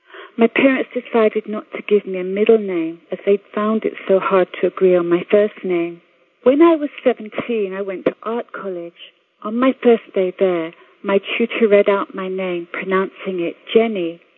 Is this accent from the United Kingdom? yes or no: yes; England, United Kingdom; now in Australia; I was born in England and grew up there, but now my home is in Australia, where my husband was born. When I go back to England, everyone there thinks I speak with an Australian accent, but here in Australia, people think I sound very English.